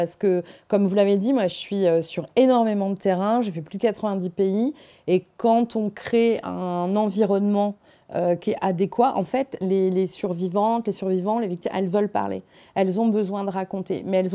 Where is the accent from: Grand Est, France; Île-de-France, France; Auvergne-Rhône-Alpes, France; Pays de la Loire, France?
Auvergne-Rhône-Alpes, France; Moulins; born or raised there